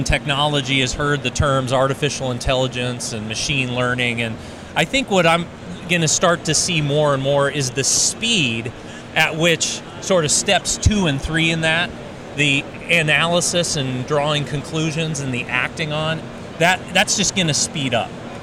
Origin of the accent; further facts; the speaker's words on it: Denver, Colorado, United States; You know, I'm from Denver, Colorado, and we have ski resorts